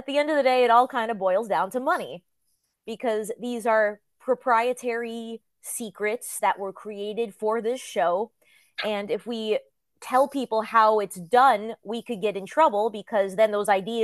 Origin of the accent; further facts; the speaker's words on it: Yorktown, New York, United States; I'm from Westchester County originally. I grew up in Yorktown.